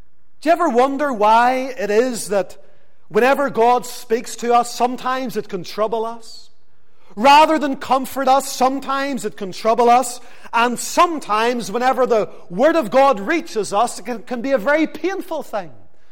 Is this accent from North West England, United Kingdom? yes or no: no; Lisburn, Northern Ireland, United Kingdom; I had to come to that place as a respectable young Presbyterian, growing up in Lisburn, religious, said my prayers at night